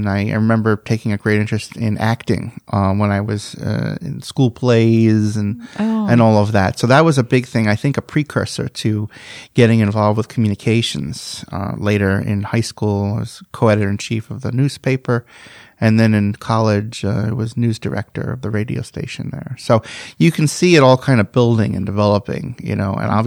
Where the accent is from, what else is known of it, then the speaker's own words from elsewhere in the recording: New York City, New York, United States; now in Minnesota, United States; So, I never thought growing up in Queens that I would be living in Minnesota.